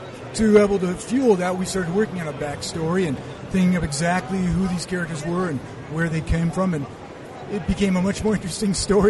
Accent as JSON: {"language": "English", "town": "Seattle", "region": "Washington", "country": "United States", "said": "No, I'm from Seattle."}